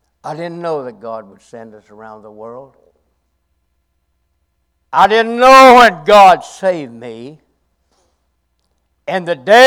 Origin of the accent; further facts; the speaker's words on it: Kentucky, United States; Now, I'm from Kentucky, and we did homebrew, but we did moonshine